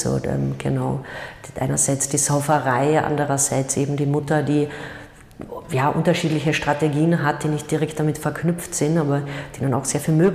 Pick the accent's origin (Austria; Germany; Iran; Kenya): Austria; Carinthia; ich würde es auch nicht verstehen als Kärntnerin